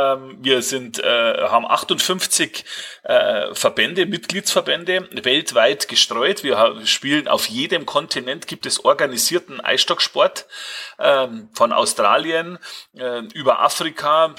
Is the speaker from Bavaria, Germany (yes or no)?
yes; Bavaria, Germany; Schriftlich fixiert ist das dann tatsächlich bei uns in Bayern und in Österreich